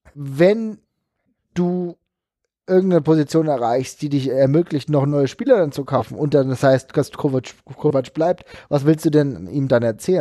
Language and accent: German; Frankfurt, Hesse, Germany; und das wissen wir als Frankfurter sowieso